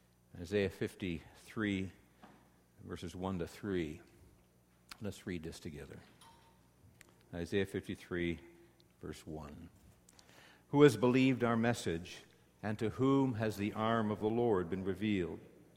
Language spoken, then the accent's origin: English; Corona, Ontario, Canada; I remember growing up in Corona, Ontario, and I was a chubby kid on the block.